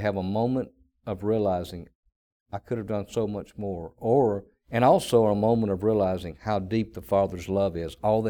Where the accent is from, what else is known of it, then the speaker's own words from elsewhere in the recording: the South, United States; accent: southern; People say, where are you from? Because they hear my southern voice.